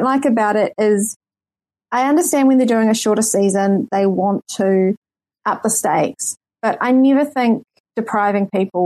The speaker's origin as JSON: {"language": "English", "country": "New Zealand", "said": "I was listening to it as a New Zealander who's never had Applebee's"}